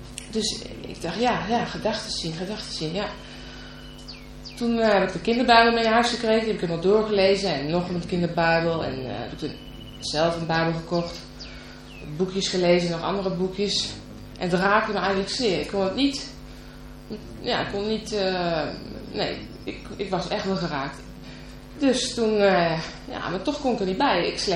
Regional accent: Nijmegen, Gelderland, Netherlands; now in Betuwe, Netherlands; ik kom uit Nijmegen en daar is normaal in de Rooms-Katholieke kerk dat je eigenlijk ja, voor de vorm dat dan even doet. Toen ben ik verhuisd naar de Betuwe

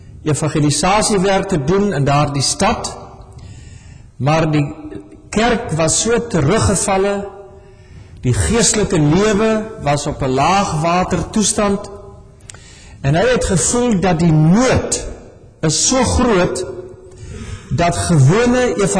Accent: Northern Cape, South Africa; toe ek 17 jaar oud was, ons het op 'n klein dorpie gebly, in wat ons noem die Noordwes-Kaap, die noordweste van Kaapland, naby die Kalahari.

